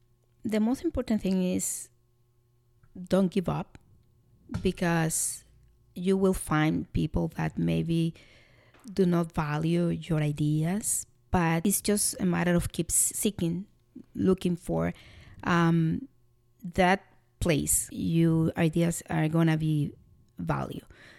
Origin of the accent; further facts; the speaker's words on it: Dominican Republic; English is a second language; you explained before that we are from Dominican Republic. In small countries like that, it happens sometimes because we have to work so hard to get anywhere.